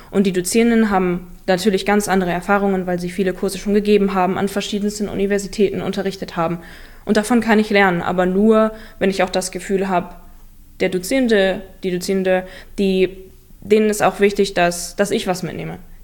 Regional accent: Bremen, Germany; born there; Also wie ich schon gesagt habe, ich bin in Bremen geboren.

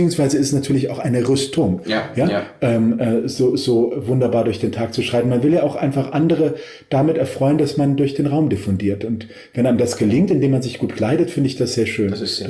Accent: Trier, Rhineland-Palatinate, Germany; born there; also born or lived in Ludwigshafen / Bitburg / Mainz / Saarbrücken; ich bin in Trier geboren und wir sind wahnsinnig oft umgezogen, weil mein Vater einfach Karriere machen wollte als Banker. Und von Trier nach Ludwigshafen, nach Bitburg, nach Mainz, nach Saarbrücken innerhalb der ersten 13, 14 Jahre meines Lebens.

